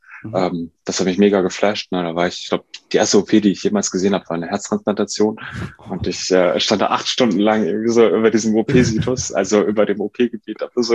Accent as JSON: {"language": "German", "town": "Duisburg", "region": "North Rhine-Westphalia", "country": "Germany", "said": "Also ich komme ja aus Duisburg und wollte dann aber auch nach dem Abi hier weg, ne?"}